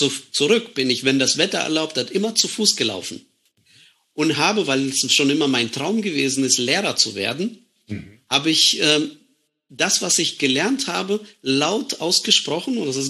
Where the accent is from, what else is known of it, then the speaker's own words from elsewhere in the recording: Germany; Mitschüler mich dann als Faschisten bezeichnet haben und so ein bisschen gezeigt haben, dass ich als Deutscher nicht willkommen bin.